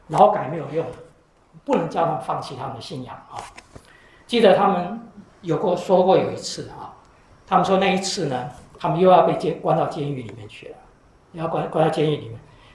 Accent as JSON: {"language": "Chinese", "country": "Taiwan", "said": "你知道我是从台湾来对不对？"}